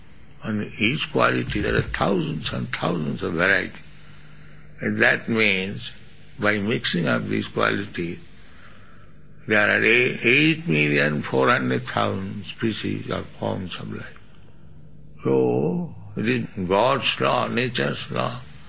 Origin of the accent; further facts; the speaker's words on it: India; Now just like you are Canadian, I am Indian.